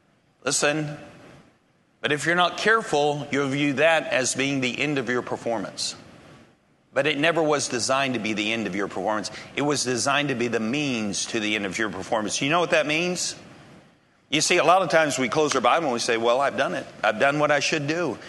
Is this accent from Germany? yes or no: yes; Germany; I grew up in Germany, 5 years old, went to German schools.